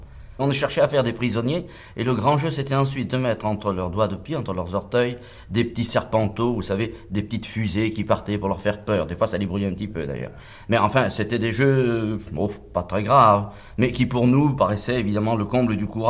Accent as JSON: {"language": "French", "town": "Paris", "region": "Île-de-France", "country": "France", "tie": "born there", "said": "Je suis né à Paris, j'ai vécu à Paris jusqu'à l'âge de 6 ans. Mais d'Auteuil, où j'habitais, paraît-il, avec mes parents, eh bien, je ne me souviens de rien."}